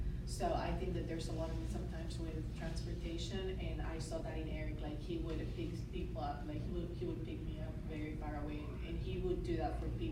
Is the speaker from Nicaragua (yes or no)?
yes; Nicaragua; So, as I don't know if everyone knows, but I'm from Nicaragua